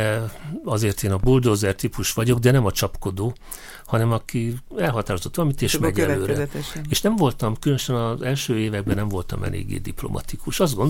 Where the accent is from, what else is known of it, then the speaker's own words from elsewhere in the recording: Szikszó, Borsod-Abaúj-Zemplén, Hungary; born there; Igen, Szikszón születtem.